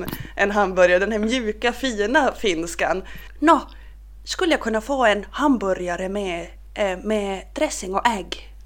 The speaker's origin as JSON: {"language": "Swedish", "region": "Norrbotten County", "country": "Sweden", "said": "som nu över julen så åkte jag hem till Norrbotten."}